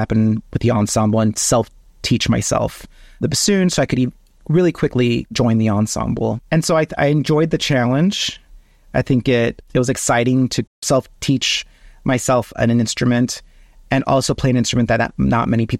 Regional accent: Miami, Florida, United States; I was born and raised in Miami, Florida, by my parents who came to the U.S. from Cuba in the 1960s.

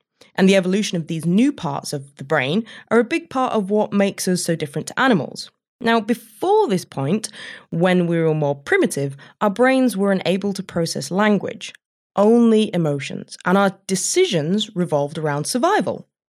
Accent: Yorkshire and the Humber, United Kingdom; accent: East Yorkshire; which sounds particularly comical with my East Yorkshire accent

